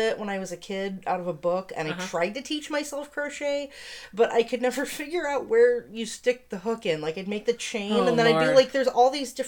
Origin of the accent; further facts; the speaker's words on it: New Mexico, United States; moved away as an adult; also born or lived in Massachusetts; I am from New Mexico. I've lived in Massachusetts for a little over a decade. I came here because my partner wanted to go to architecture school.